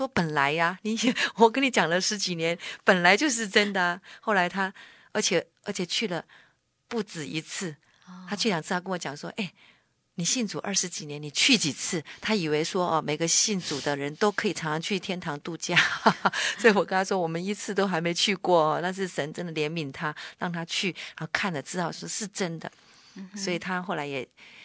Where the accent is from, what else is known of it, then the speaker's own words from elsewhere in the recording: Taiwan; moved away; 我是一个人从台湾去到那个美国，